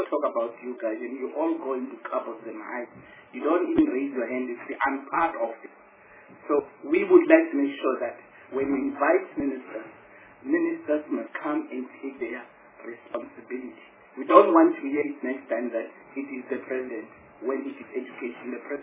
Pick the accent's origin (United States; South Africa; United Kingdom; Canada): South Africa; Limpopo; Because you have got a history in Limpopo. I come from Limpopo.